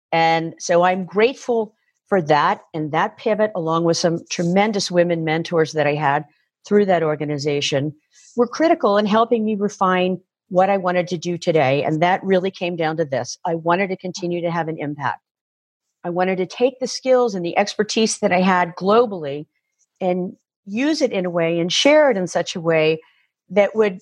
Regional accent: United States; now in outside the United States; living outside the United States really caused me to think differently about who I am as an American

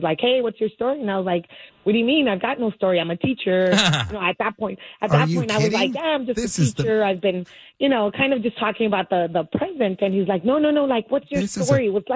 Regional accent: Los Angeles, California, United States; everybody around us in downtown LA, we grew up in the Pico Union area, had a similar story than we did.

